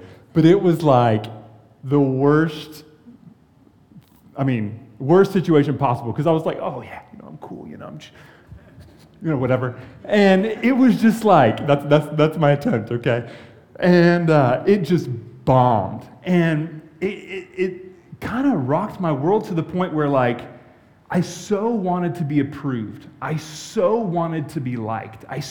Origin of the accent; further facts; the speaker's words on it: California, United States; I grew up in California, and my two older sisters are 7 and 13 years older than me